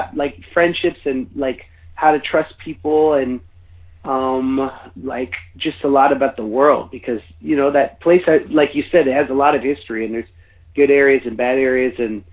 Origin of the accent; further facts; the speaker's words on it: Oakland, California, United States; I like growing up in the Bay Area in Oakland